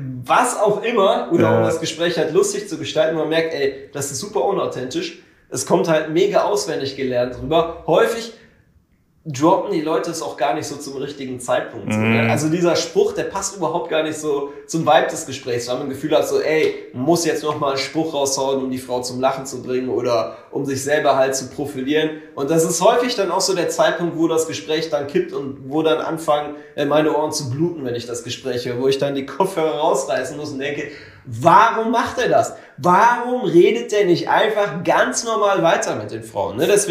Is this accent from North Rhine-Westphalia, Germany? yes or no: yes; Cologne, North Rhine-Westphalia, Germany; born there; now in Düsseldorf, Germany; ich bin halt gebürtiger Kölner so und wohne jetzt hier in Düsseldorf.